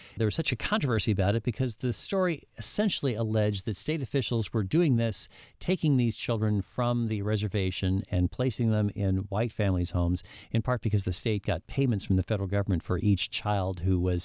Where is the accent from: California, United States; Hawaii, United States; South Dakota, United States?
South Dakota, United States; it dealt with my home state of South Dakota. You know, I'm from the Black Hills.